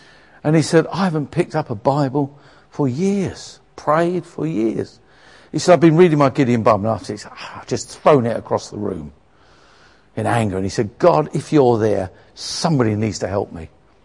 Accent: England, United Kingdom; because we're English, we tend to put ourselves down.

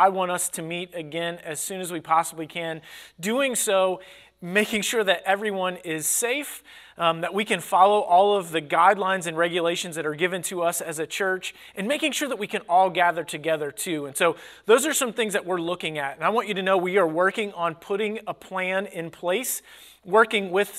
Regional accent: Cincinnati, Ohio, United States; So growing up in Cincinnati, people don't drink

